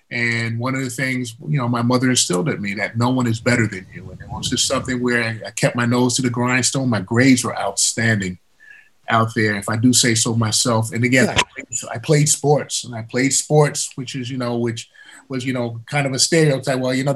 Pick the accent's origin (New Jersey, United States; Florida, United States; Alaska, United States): New Jersey, United States; Paterson; growing up in Patterson and hearing about the atrocities that were going on in our neighborhoods